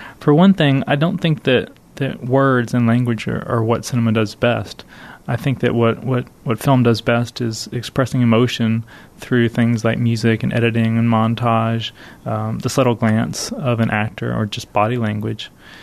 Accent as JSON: {"language": "English", "town": "Gonzales", "region": "Texas", "country": "United States", "tie": "born or raised there", "said": "friends of mine growing up in Gonzales, Texas, which is a majority Latino farming community. So I knew a lot of families similar to this one when I was a child."}